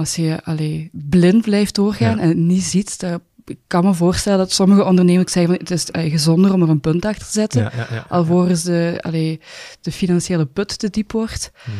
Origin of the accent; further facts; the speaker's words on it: Hechtel-Eksel, Flanders, Belgium; Ik kom van Hechtel-Exel.